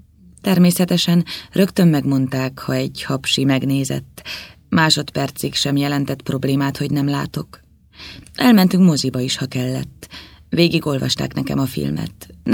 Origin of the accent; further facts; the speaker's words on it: Kópháza, Győr-Moson-Sopron, Hungary; born there; 42 éves. Sopron mellett egy akkoriban csendes kis horvát faluban, Kópházán születtem.